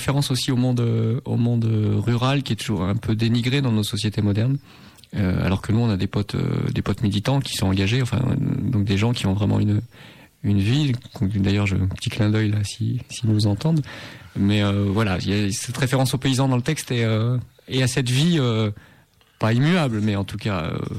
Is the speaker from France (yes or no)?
yes; France; En plus, moi je suis originaire de Vernin